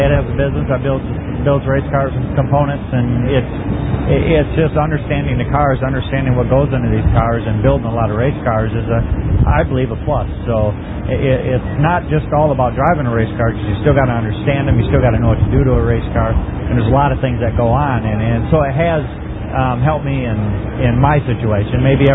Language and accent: English; Michigan, United States; And you know, where I grew up in Michigan, I only ran one night a week